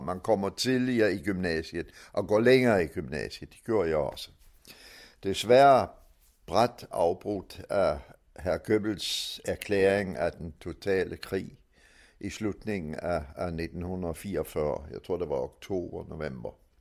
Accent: Magdeburg, Saxony-Anhalt, Germany; Jeg er født i Magdeburg i 1929.

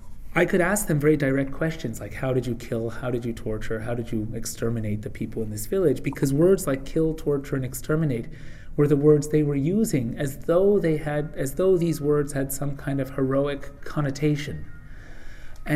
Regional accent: United States; they assumed that I was on their side because I am an American

